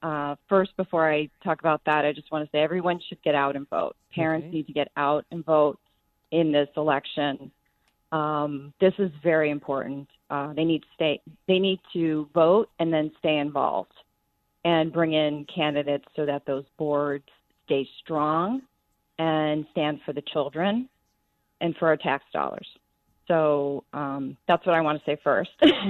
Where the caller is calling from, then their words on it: St. Charles, United States; Hi. I'm calling from St. Charles.